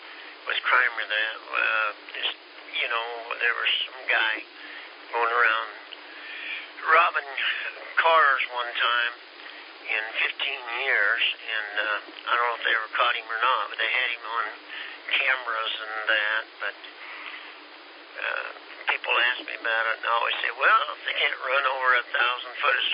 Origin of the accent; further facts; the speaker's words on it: Kansas, United States; Kansas. Now, I'm not from Dodge City, but yes, you're right on track, QSL.